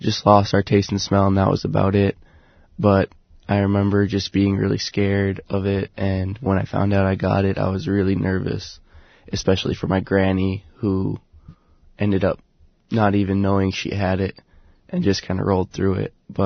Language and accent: English; Bethel, Alaska, United States; I'm from Bethel, Alaska.